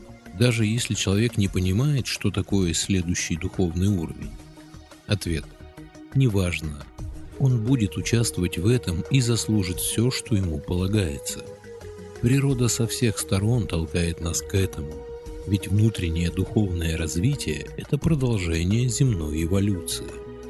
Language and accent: Russian; Russia; now in Israel; Я говорю это не потому, что я тоже из России